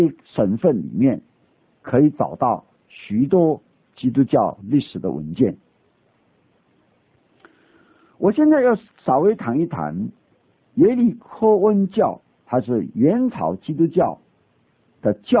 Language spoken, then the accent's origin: Chinese; China; 所以在祷告跟读经的时候，我们中国人都是不大知道的。